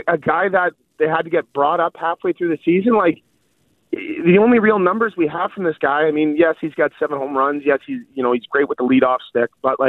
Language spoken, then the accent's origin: English; Canada; Hey, I'm a Canadian. We always over-exaggerate, man.